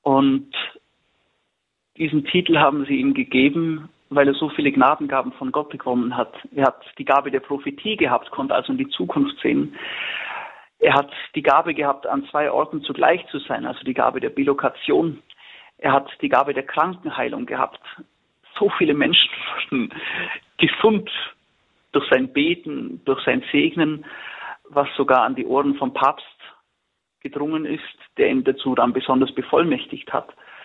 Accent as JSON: {"language": "German", "region": "Bavaria", "country": "Germany", "tie": "born there", "said": "Also als gebürtiger Allgäuer habe ich mich immer schon für die geistigen Orte hier in unserem Allgäu, für die Heimat einfach interessiert."}